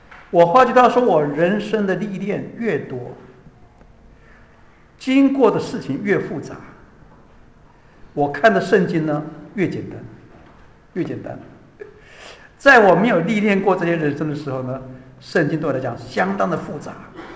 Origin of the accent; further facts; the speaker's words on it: China; 就是我们中国人的智慧